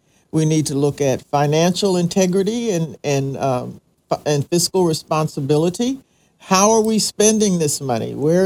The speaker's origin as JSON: {"language": "English", "region": "Maryland", "country": "United States", "tie": "born or raised there", "also_born_or_lived": "Pennsylvania / Houston, United States", "said": "I was born in Pennsylvania, raised in Maryland, lived in Houston, and now I'm here."}